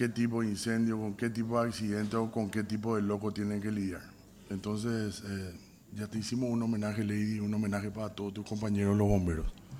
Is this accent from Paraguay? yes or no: yes; Asunción, Paraguay; Yo también soy asunceno